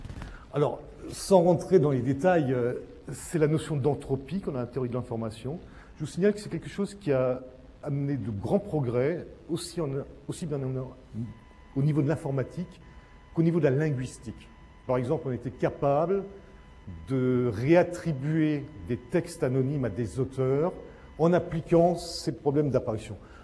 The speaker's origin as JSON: {"language": "French", "town": "Strasbourg", "region": "Grand Est", "country": "France", "said": "comme je suis strasbourgeois, on a de jolis grès des Vosges"}